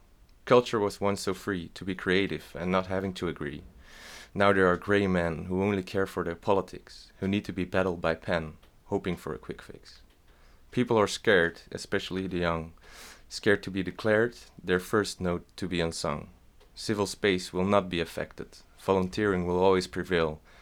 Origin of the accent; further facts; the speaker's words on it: Flanders, Belgium; I'm from Belgium, Flanders